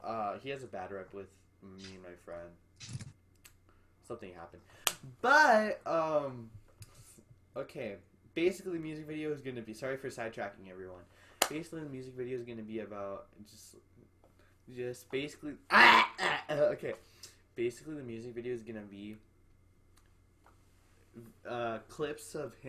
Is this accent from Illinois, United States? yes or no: no; California, United States; We're both skaters. We're from California.